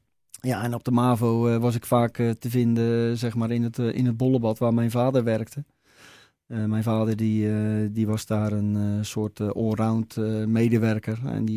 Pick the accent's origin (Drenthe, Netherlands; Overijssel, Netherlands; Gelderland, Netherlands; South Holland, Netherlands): South Holland, Netherlands; Noordwijk; En opgegroeid in Noordwijk. En nog steeds woonachtig in Noordwijk. En ik denk dat ik Noordwijk nooit zal verlaten.